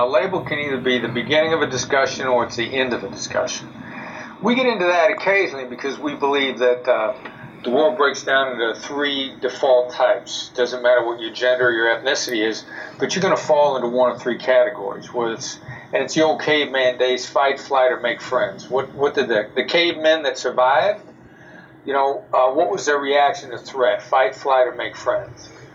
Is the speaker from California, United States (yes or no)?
no; Iowa, United States; Now, you know, I'm a small town boy from Iowa. I grew up in Iowa.